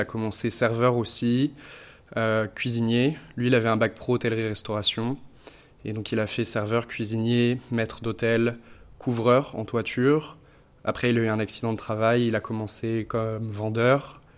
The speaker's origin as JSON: {"language": "French", "town": "Vallet", "region": "Pays de la Loire", "country": "France", "tie": "born or raised there", "said": "J'ai grandi à Valette, c'est une petite commune au sud de Nantes, perdue dans le vignoble, c'est la capitale du Muscadet."}